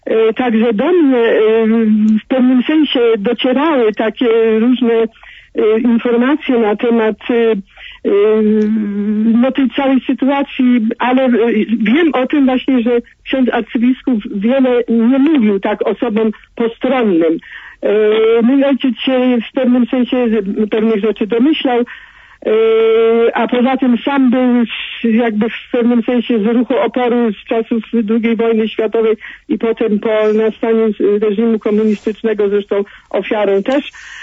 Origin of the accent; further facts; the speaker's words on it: Poznań, Greater Poland Voivodeship, Poland; now in Switzerland; dzwonię ze Szwajcarii. Tak się składa, że też jestem z Poznania